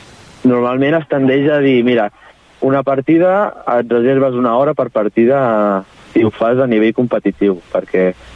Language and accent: Catalan; Sabadell, Catalonia, Spain; mira, som de Sabadell, saps?